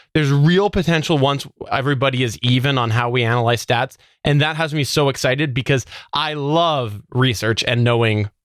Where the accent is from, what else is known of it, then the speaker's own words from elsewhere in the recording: Canada; American bias behind all of these stats is kind of frustrating as a Canadian